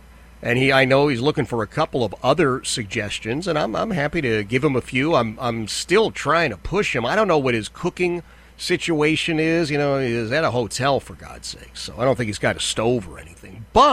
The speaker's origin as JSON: {"language": "English", "town": "Philadelphia", "region": "Pennsylvania", "country": "United States", "tie": "born or raised there", "said": "I grew up in Philadelphia eating scrapple."}